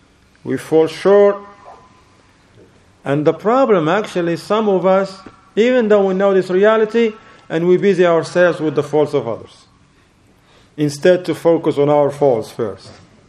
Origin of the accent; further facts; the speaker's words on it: Morocco; There was a dawra in Morocco, in my home country, alhamdulillah, in the south.